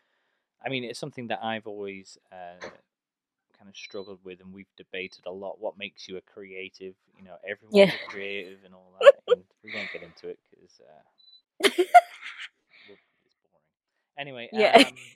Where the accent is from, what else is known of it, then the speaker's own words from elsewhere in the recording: United Kingdom; I'm British.